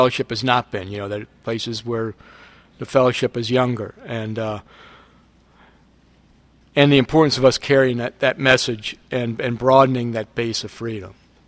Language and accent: English; Washington, District of Columbia, United States; I grew up in Washington, D.C., and started using around 1968